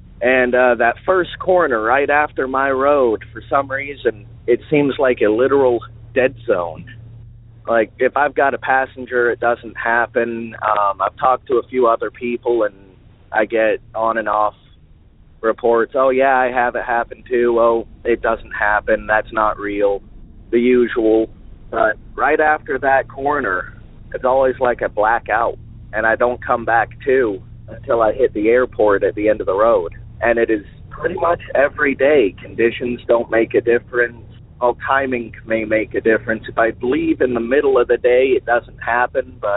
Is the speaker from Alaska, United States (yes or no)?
yes; Alaska, United States; I'm from Alaska.